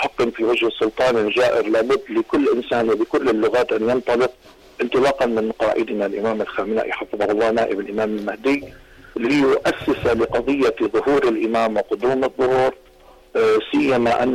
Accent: Lebanon

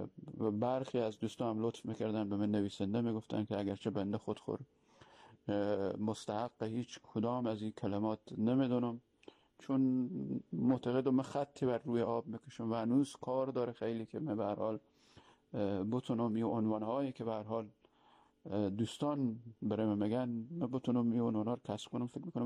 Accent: Iran; also born or lived in Herat, Afghanistan; تا صنف دوم ابتدایی در هرات درس خوندم که خب بعد از او به خاطر بحران سیاسی نظامی که در افغانستان اتفاق افتاد بعد از کودتای 7 سوگر 1357 به دنبال و تجاوز شوروی به افغانستان، مثل خیلی های دیگه ما هم آواره ایران شدیم.

